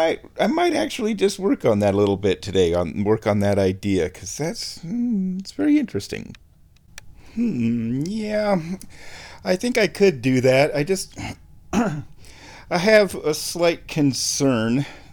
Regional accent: Omaha, Nebraska, United States; that World Series just happens to be played in my hometown of Omaha, Nebraska.

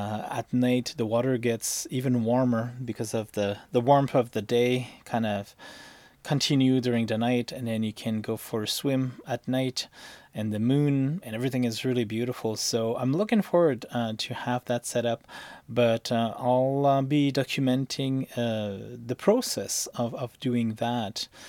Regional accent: Quebec, Canada; as a Canadian and a Quebecer first

